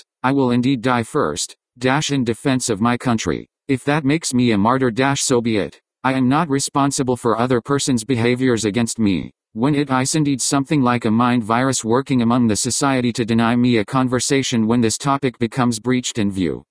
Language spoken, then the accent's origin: English; San Bernardino, California, United States; I am back here in my hometown San Bernardino, and then back into Denver from July 2017.